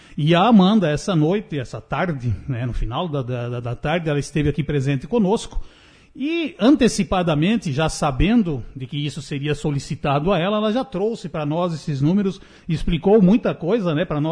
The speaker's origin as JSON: {"language": "Portuguese", "town": "Guabiruba", "region": "Santa Catarina", "country": "Brazil", "tie": "born or raised there", "also_born_or_lived": "Paraná", "said": "Eu tenho 56 anos, moro aqui desde os meus 7, nasci no Paraná, mas sou guabirubense de coração."}